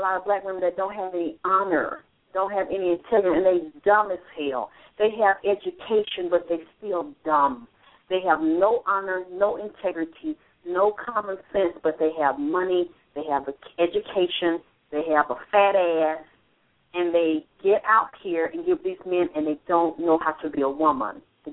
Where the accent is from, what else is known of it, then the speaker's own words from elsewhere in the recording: Atlanta, Georgia, United States; I'm from Atlanta. I saw this shit. I grew up with it.